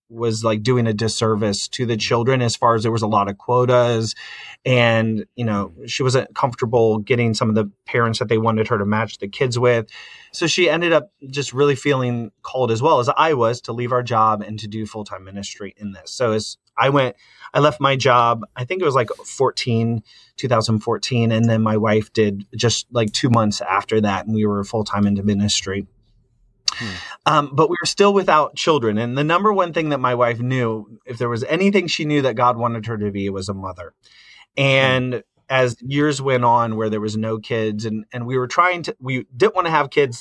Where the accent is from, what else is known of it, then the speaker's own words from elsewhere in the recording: Fort Wayne, Indiana, United States; So, growing up in Fort Wayne, Indiana, I was a part of a ministry there that really did a lot of outreach through the arts.